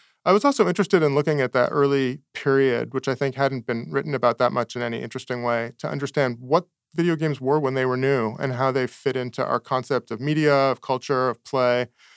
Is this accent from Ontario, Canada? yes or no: yes; Toronto, Ontario, Canada; the arcade cabinets that were in a convenience store near where I grew up in Toronto. So a few blocks from home, I could ride my bike there